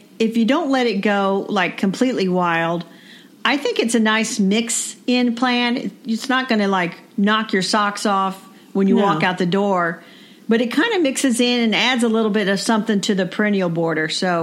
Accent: Indiana, United States; Because I'm from Indiana and you're from Oklahoma.

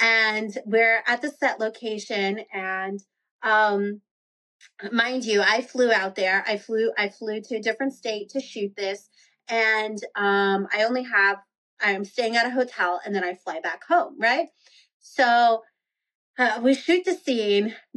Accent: Texas, United States; For me, I'm from Texas. I grew up, my dad's side is Catholic.

